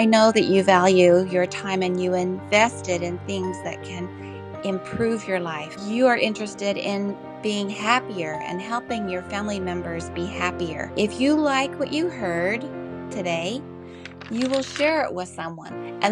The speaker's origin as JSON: {"language": "English", "region": "Arizona", "country": "United States", "tie": "born or raised there", "said": "I grew up in Arizona as the oldest of 11 children, and my family was the center of my life."}